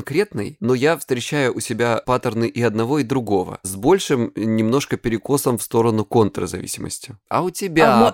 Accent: Krasnodar Krai, Russia; мне 37 лет, я психолог, я мужик, я лысый, я с Кубани.

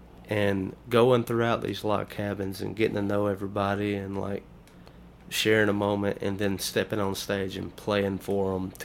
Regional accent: Alabama, United States; And growing up as a child, we grew up in Lamar County, Alabama.

